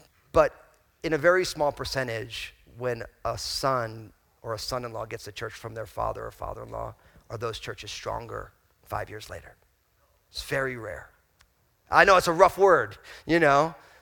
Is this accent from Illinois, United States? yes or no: no; Old Bridge, New Jersey, United States; I grew up in Old Bridge, New Jersey. So like I was socialized to be rude.